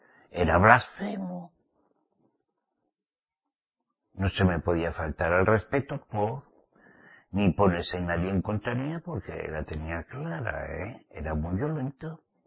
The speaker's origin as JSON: {"language": "Spanish", "country": "Spain", "said": "en mi tierra, en España, no había más que la Iglesia Católica."}